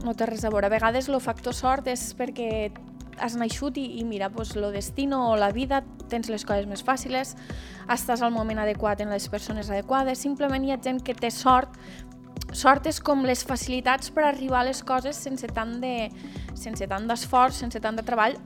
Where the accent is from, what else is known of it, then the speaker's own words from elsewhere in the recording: Deltebre, Catalonia, Spain; anar a Deltebre, al meu poble